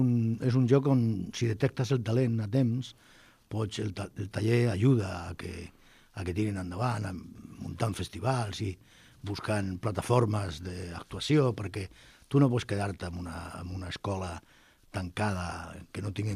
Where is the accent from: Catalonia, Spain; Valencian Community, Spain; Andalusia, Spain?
Andalusia, Spain; Arbuniel; born there; que en realitat Cimbra és Arboniel, el poble on jo vaig néixer